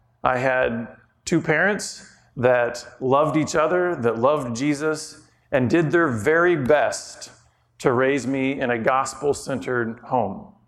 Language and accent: English; Texas, United States; I'm from Texas, so we were outside. You know, when you're Texas, it's just huge.